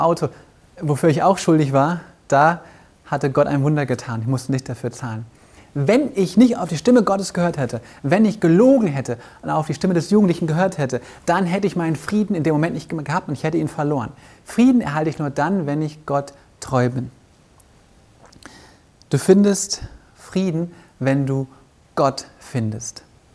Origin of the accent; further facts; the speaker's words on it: Baden-Württemberg, Germany; Also dort, wo wir wohnen, haben wir an der Rheinebene, ich komme ja da aus der Ecke Freiburg, Lahr, Offenburg